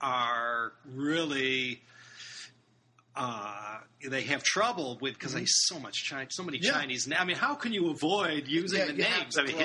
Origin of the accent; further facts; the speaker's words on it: Tehran, Tehran Province, Iran; Yeah, so, I'm from Tehran.